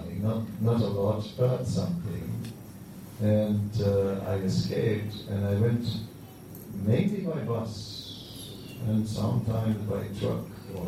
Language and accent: English; Netherlands; The inspiration of force was that I grew up in the Netherlands after the Second World War, immediately after the Second World War.